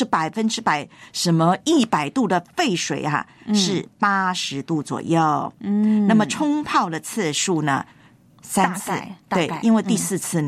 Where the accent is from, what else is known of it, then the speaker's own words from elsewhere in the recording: Nantou County, Taiwan; 这个我的老家洞顶乌龙很有名呐